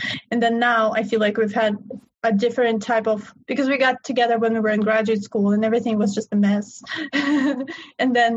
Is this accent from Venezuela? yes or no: no; Russia; English is a second language; now in United States; I'm from Russia originally, and I don't particularly talk to many people there anymore.